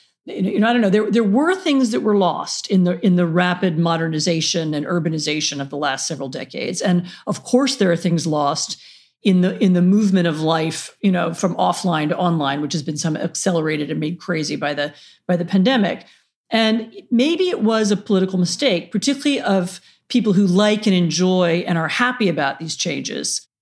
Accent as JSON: {"language": "English", "town": "Washington", "region": "District of Columbia", "country": "United States", "tie": "born or raised there", "said": "no, I grew up in Washington, D.C., in the city that I remember from my childhood, which was very small and sleepy, you know, and is now totally transformed."}